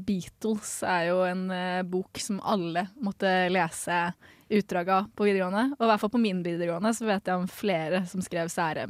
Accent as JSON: {"language": "Norwegian", "region": "Oslo", "country": "Norway", "tie": "born or raised there", "said": "den gaten jeg har vokst opp i Oslo, rett ved NRK-bygget."}